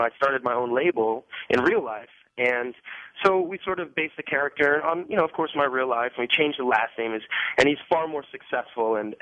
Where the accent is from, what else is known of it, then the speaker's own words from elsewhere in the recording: New York, United States; Well, you know, I grew up in New York, so I grew up through the horrible Yankees of the 80s